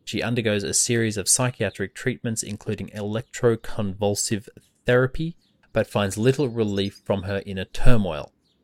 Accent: Australia; If you can't tell from my accent, I am Australian.

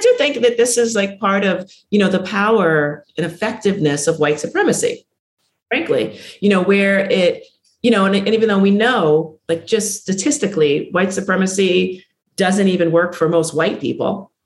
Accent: New York City, New York, United States; Like I'm from the South Bronx, like we created hip hop.

